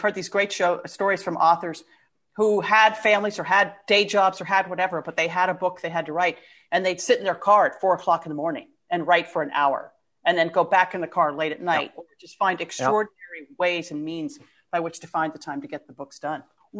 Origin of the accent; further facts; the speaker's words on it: United States; We're from the United States, the country that bombed the hell out of your country, etc.